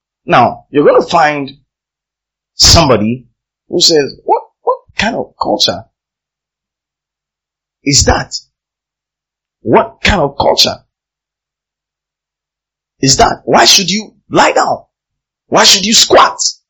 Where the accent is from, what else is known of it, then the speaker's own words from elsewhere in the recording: Tamale, Northern Region, Ghana; I grew up in Tamale, spent most of my years in Tamale, maybe first 20, 21 years in Tamale. And growing up in a Muslim community or a Muslim neighborhood